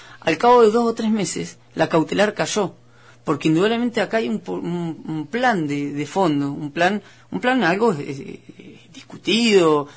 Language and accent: Spanish; Patagonia, Argentina; somos estas provincias de la Patagonia